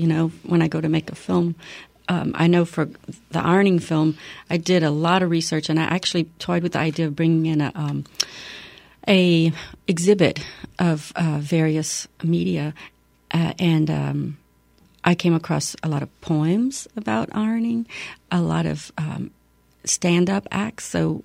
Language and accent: English; Breaux Bridge, Louisiana, United States; once they found out I was from Breaux Bridge, they just assumed, may y'all do that over there?